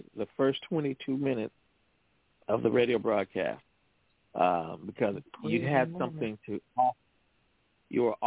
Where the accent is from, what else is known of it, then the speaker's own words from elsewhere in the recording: Compton, California, United States; From the time that I grew up here in Compton, where I'm